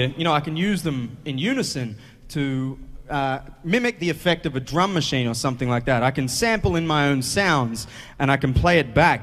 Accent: Brisbane, Queensland, Australia; You know, I'm from Brisbane, which is a great city to live in.

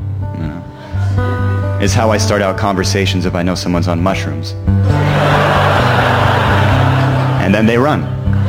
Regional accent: Seattle, Washington, United States; born there; I was born in Seattle

